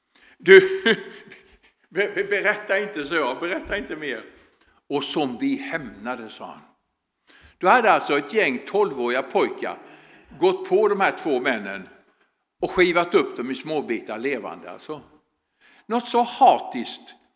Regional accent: Växjö, Kronoberg County, Sweden; Jag är från Växjö.

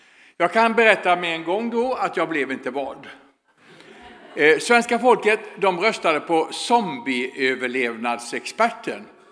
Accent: Växjö, Kronoberg County, Sweden; Jag är från Växjö.

